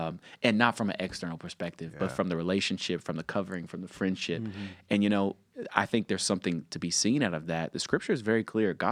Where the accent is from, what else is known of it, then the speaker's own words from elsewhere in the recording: Bowling Green, Kentucky, United States; I'm from Bowling Green, Kentucky.